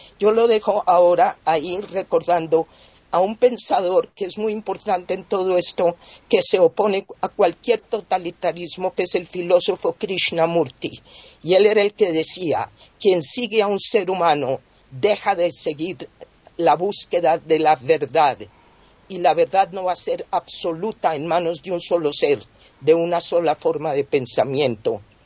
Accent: Colombia; eso está pasando en América Latina, por supuesto, en mi país, en Colombia.

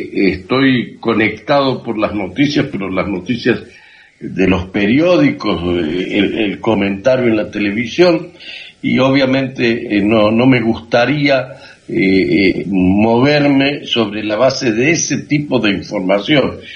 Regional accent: Argentina; aunque nativo argentino, me siento muy, muy israelí.

